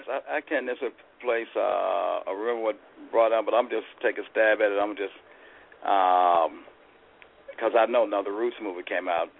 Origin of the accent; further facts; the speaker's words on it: Memphis, Tennessee, United States; I'm from Memphis, Tennessee.